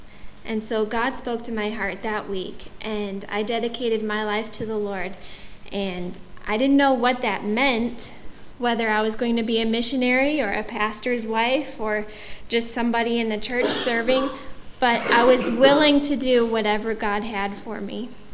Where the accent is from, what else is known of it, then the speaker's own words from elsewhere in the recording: Indiana, United States; I grew up in Northwest Indiana, and I too grew up in a Christian home.